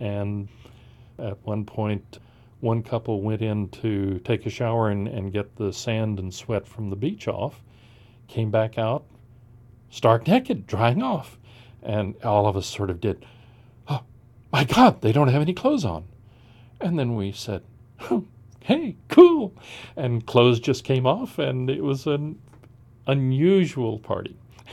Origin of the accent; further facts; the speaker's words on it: Texas, United States; also born or lived in Oakland, California; However, I'm not really a Texan. I was born in Oakland, California. I was just drugged back to Texas before I was old enough to defend myself.